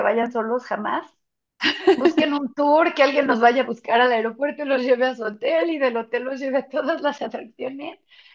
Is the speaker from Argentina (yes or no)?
no; Mexico; moved away; todo eso lo descubrí cuando me fui de México, desafortunadamente. He regresado a México pocas veces y no he tenido la oportunidad de explorar mucho cervecerías mexicanas